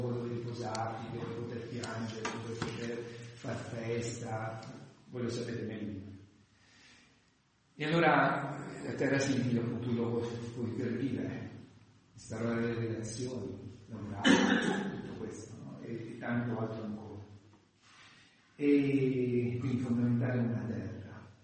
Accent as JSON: {"language": "Italian", "town": "Grottaglie", "region": "Apulia", "country": "Italy", "lives_now": "Bari, Italy", "said": "io sono pugliese, vivo a Bari, sono pugliese, nazionalità, tanto di Grottaglie"}